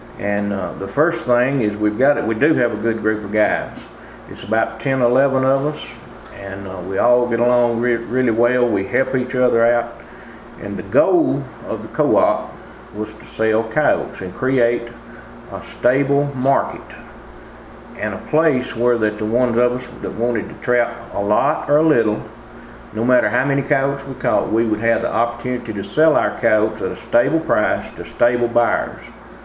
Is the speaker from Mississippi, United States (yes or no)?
yes; Mississippi, United States; I'm a lifelong Mississippian, born and raised in the South. And I pretty much lived within where I was born all my life here in North Central Mississippi.